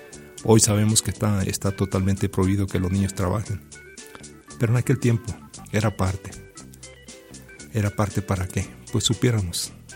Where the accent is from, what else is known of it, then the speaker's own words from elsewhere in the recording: Chihuahua, Mexico; now in Durango, Mexico; mi tierra, de mi pueblo allá, Meoqui, Delicia, Ciudad Camargo, Chihuahua. Pero fíjese que aquí también aquí en la ciudad de Durango también coincido yo con mucha gente. Gente ya de mi edad, que ya superamos los 70 años.